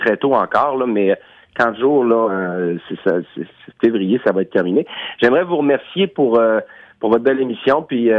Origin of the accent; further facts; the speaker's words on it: Sydney, Nova Scotia, Canada; first language English; French is a second language; ça paraît peut-être pas dans mon accent, mais je viens de Sydney, en Nouvelle-Écosse, donc ma langue maternelle, c'est l'anglais